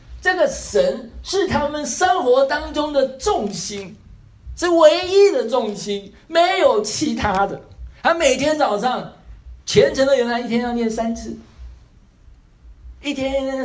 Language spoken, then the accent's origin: Chinese; Taiwan; 我们从台湾来的，台湾来了就比较麻烦